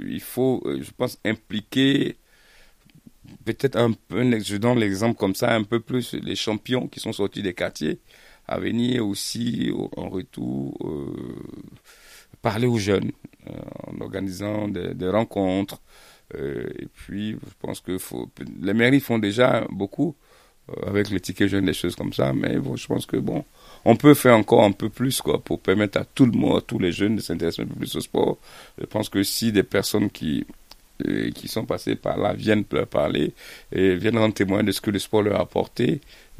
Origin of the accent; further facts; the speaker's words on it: Côte d’Ivoire; Parce que moi, j'ai grandi aussi à l'époque en Côte d'Ivoire, parce que je suis originaire de la Côte d'Ivoire, dans un quartier un peu chaud.